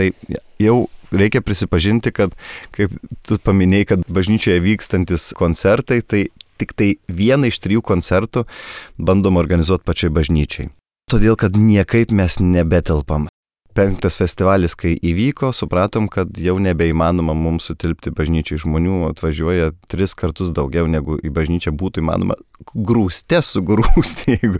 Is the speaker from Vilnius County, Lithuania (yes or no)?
no; Kėdainiai, Kaunas County, Lithuania; tik tai mes iš Kėdainių krašto, ne iš vidurio Lietuvos abu kilimo